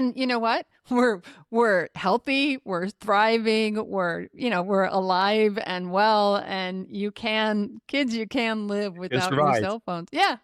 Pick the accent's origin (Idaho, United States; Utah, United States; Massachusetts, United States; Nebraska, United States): Nebraska, United States; and I grew up in Nebraska